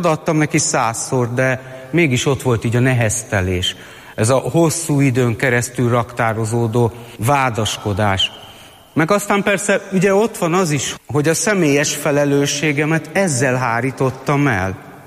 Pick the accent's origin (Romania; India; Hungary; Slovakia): Hungary; Budapest; Én Kőbányán nőttem fel, a Pongrácz telepen. Egy ötgyermekes cigány családnak a legidősebb tagja vagyok. A mi családunk bűnöző család volt, éjszakaiak.